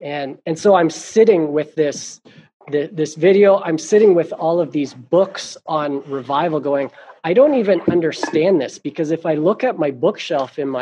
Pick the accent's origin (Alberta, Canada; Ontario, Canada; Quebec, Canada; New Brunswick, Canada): Ontario, Canada; born there; You know me, I'm not from these parts. And the Saskatoon revival was in 1971. I was born in 82 in Ontario.